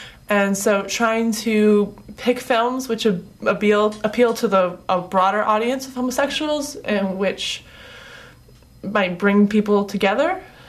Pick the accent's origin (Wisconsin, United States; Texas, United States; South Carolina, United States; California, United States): California, United States; San Francisco; I'm from San Francisco.